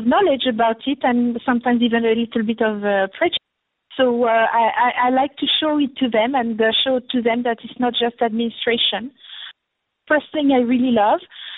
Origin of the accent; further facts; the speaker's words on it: France; English is a second language; I'm French, so with my accent, it's very different from what we do in the Middle East.